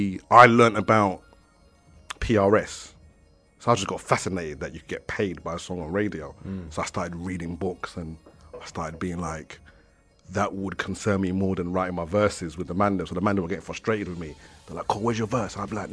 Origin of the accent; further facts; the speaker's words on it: London, United Kingdom; Really, I grew up in Meridian.